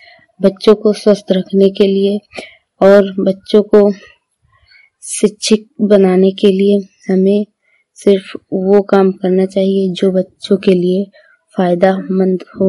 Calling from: Shravasti, Uttar Pradesh, India; मैं UP mobile बारी से हूँ … श्रावस्ती से।

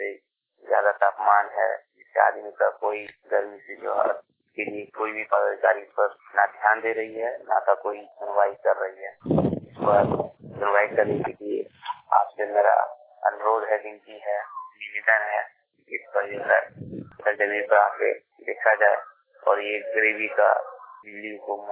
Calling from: Bihar, India; रामपलियो post आजाद थाना जाया जिला जमुई से।

